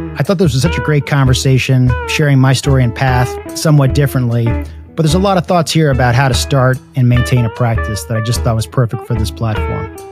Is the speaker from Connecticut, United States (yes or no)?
yes; New Canaan, Connecticut, United States; also born or lived in New York; I was born in New York, but we moved out to Connecticut in the mid-70s. And so mostly I've spent the majority of my life growing up in Connecticut in a town called New Canaan